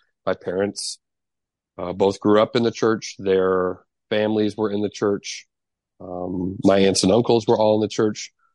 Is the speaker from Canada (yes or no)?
yes; Vancouver, British Columbia, Canada; now in Iowa, United States; But I'm not originally from Iowa. I moved here after grad school. My parents live in the Kansas City area, Independence area now. And my formative years were in Vancouver, British Columbia, Canada